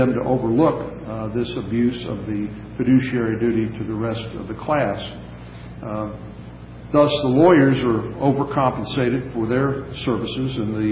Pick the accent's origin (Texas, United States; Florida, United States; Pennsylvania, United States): Texas, United States; One of the leading newspapers in my home state, the Dallas Morning News